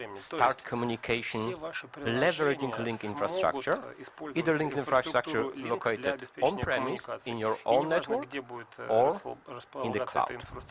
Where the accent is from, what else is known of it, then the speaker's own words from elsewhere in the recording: Poland; once again. I'm from Poland.